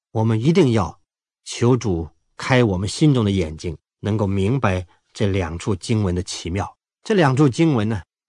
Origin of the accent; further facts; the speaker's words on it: China; 我们中国人比较客气了